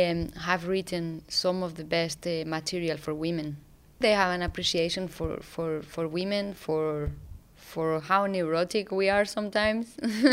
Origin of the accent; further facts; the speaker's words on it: Community of Madrid, Spain; You know, I grew up in Spain, in a not even in the city, in the outskirts of Madrid.